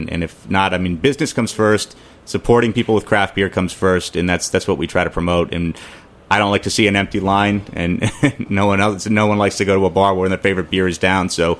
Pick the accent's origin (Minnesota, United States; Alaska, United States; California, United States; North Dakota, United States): California, United States; When I first got started, I knew Sierra Nevada because I grew up in California.